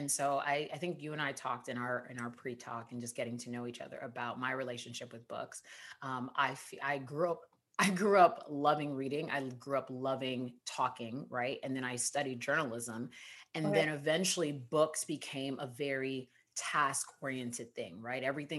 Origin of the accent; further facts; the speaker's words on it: United States; I think as a Nigerian American, there are books I saw myself in more than I thought I would.